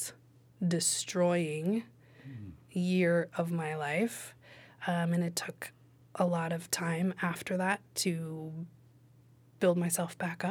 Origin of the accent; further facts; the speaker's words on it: Los Alamos, New Mexico, United States; growing up in Los Alamos, small town, northern New Mexico